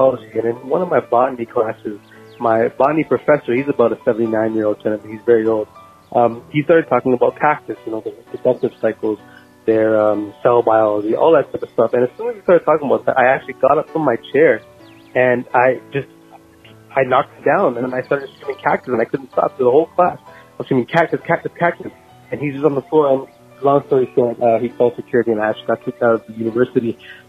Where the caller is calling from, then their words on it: Toronto, Ontario, Canada; I'm calling you from Toronto, Canada.